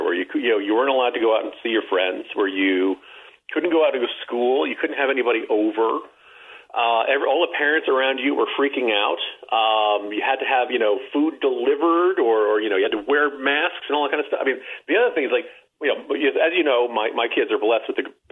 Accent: United States; And as an American, I don't like that.

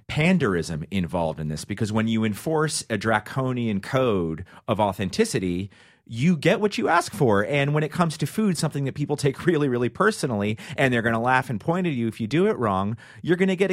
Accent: Pennsylvania, United States; somebody who's from Pennsylvania, by the way. I'm not from Philly, but close

